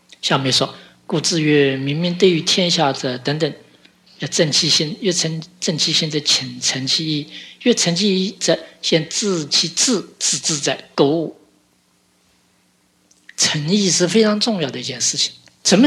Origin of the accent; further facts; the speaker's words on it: China; 通常我们中国人有个习惯